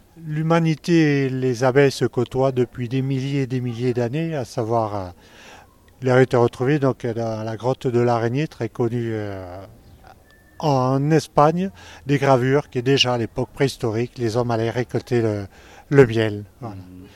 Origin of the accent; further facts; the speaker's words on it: Saint-Nazaire-de-Valentane, Occitanie, France; Donc moi, je viens d'un petit village du Tarn-et-Garonne, c'est le département voisin, Saint-Nazaire de Valentane.